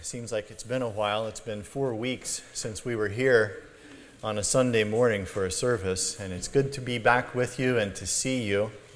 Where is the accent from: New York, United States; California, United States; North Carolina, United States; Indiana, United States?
Indiana, United States; And I've been thinking about my experience growing up in Indiana.